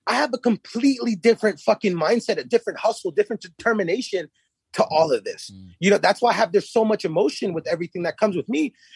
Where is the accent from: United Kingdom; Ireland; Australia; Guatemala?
Guatemala; English is a second language; Because I grew up in Guatemala. I've seen, you know what I'm saying? Like when I was young, I saw a dead body.